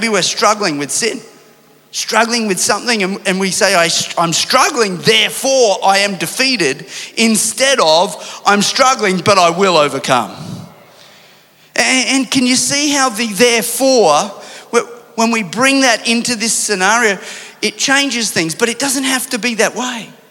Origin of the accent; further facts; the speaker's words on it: Sunshine Coast, Queensland, Australia; When I grew up on the Sunshine Coast for most of my early years, and I did a lot of surfing at that time.